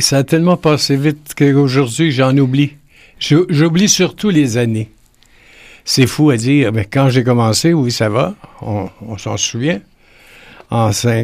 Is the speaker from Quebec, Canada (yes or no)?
yes; Montreal, Quebec, Canada; je venais de la rue La Jeunesse à Montréal.